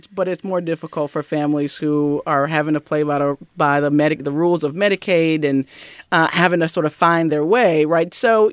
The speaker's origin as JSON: {"language": "English", "region": "the South", "country": "United States", "tie": "born or raised there", "said": "You know, I grew up in the South. And, you know, every Sunday I was at Sunday school and church."}